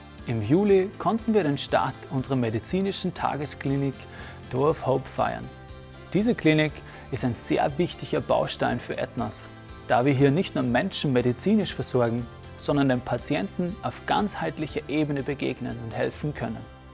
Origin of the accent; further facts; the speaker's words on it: Upper Austria, Austria; now in South Africa; wir sind ursprünglich aus dem Mühlviertel, also von ganz nah her. Und bin seit 7 Jahren in Südafrika tätig. Und meine Frau ist dann vor 4 Jahren dazugekommen.